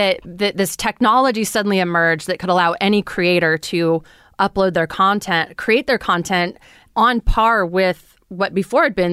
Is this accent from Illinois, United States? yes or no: no; Fresno, California, United States; So I grew up in Fresno, California, Central Valley.